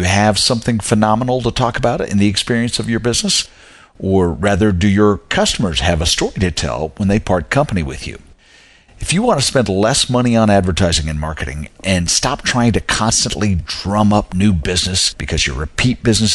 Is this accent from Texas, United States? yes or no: yes; Waco, Texas, United States; there's a local pizza restaurant here in my hometown of Waco